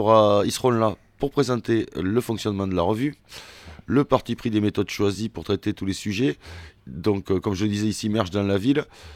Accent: United Kingdom; accent: British; Je m'excuse d'avance pour mon accent britannique.

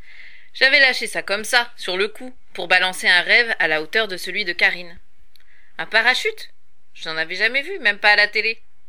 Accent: Brest, Brittany, France; J'étais de Bellevue, un quartier de Brest. 15 kilomètres nous séparaient.

